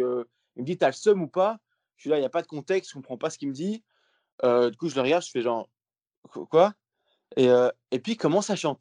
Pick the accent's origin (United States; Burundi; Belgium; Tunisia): Belgium; je dis ouais, je suis belge en fait, tu vois.